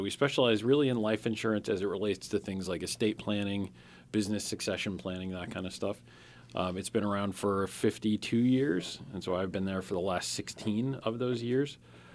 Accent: Connecticut, United States; I feel like it was destiny. I grew up in Connecticut.

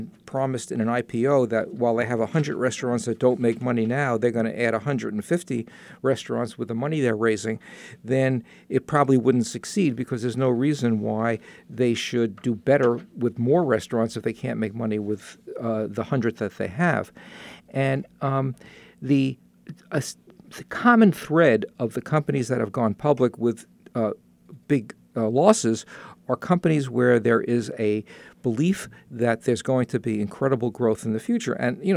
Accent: New York, United States; And I was from New York, so I was pretty naive and easygoing.

